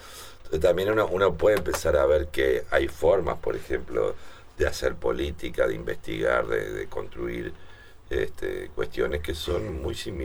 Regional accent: Uruguay; los uruguayos somos muy latinoamericanos

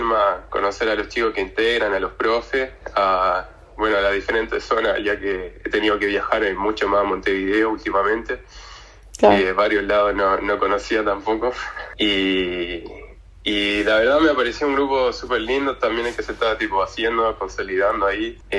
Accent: Graneros, O'Higgins, Chile; now in La Paloma, Uruguay; tengo 23 años y soy de Chile, de las 6 regiones, la ciudad específica Granero, Rancagua, que está en la zona central de Chile. Y eso ya hace 4 años más o menos que me vine a vivir a Uruguay y en La Paloma

